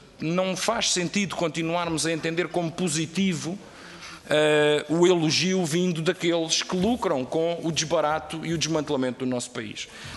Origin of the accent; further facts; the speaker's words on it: Portugal; Eu lamento, como comunista e como português